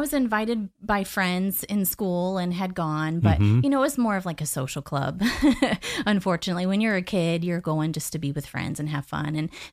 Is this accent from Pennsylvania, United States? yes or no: no; Dayton, Ohio, United States; So I grew up in Ohio, actually. I was born and raised in Dayton, Ohio, a small, small town in central Ohio.